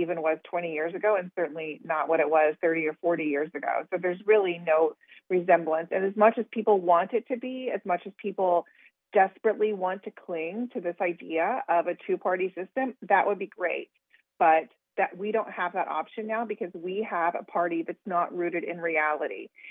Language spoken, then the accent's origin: English; Oklahoma, United States; I grew up in Oklahoma, so everyone was pretty much a Republican